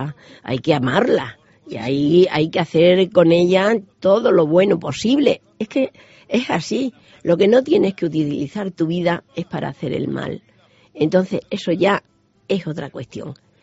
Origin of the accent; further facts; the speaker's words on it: Cáceres, Extremadura, Spain; como no he nacido en otro sitio, pues tampoco puedo decir otra cosa, pero de verdad que yo amo a mi tierra, amo a este Cáceres